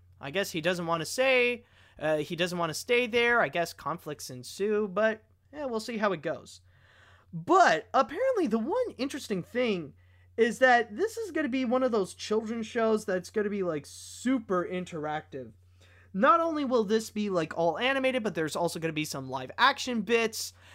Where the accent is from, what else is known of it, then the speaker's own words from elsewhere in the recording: Canada; I can't call myself an American, I'm freaking Canadian, for God's sakes.